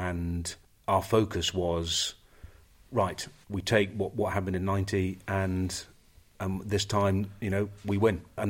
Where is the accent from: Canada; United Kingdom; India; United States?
United Kingdom; England; It was the most claustrophobic game of rugby in terms of, as an English player, was just, we were so edgy and tight from the year before